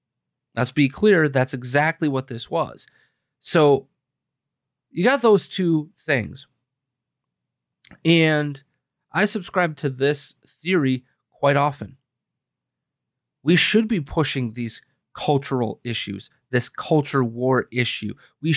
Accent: Wisconsin, United States; in my home state of Wisconsin

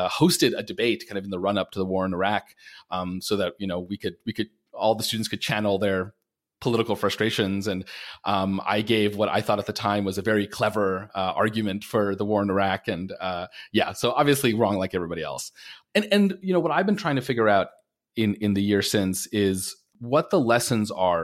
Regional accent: New York, United States; growing up on Long Island, all your friends or lefties.

